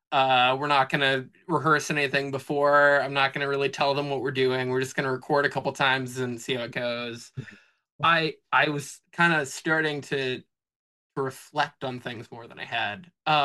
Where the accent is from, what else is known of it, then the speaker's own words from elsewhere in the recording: Austin, Texas, United States; probably 95% of the people that I grew up with in Austin or have moved away now